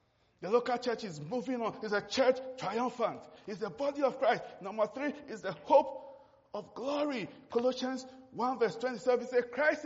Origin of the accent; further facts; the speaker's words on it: Ghana; After I had gone to Nigeria as a young intern working with a newspaper, and I found out, a guy said, where do you come from? I said, Ghana.